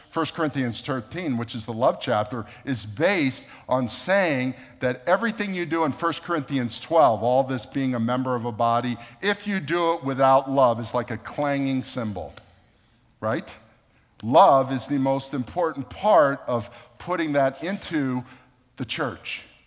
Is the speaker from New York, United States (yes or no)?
no; Boca Raton, Florida, United States; Mom and Dad and my sister. We grew up in East Boca.